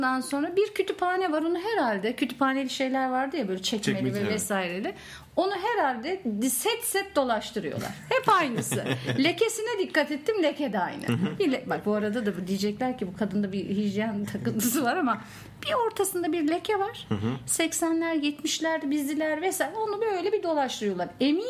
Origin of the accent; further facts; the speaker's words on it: Istanbul, Turkey; Bak ben doğma büyüme İstanbulluyum.